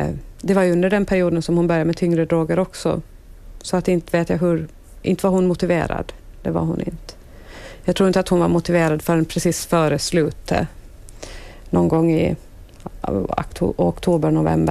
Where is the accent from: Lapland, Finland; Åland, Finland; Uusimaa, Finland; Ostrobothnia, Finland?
Åland, Finland; När vi kommer från Åland så det var ett blandmissbruk.